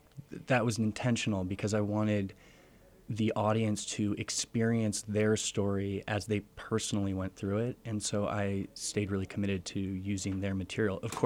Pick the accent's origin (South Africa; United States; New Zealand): United States; Los Angeles, California; Los Angeles, yes.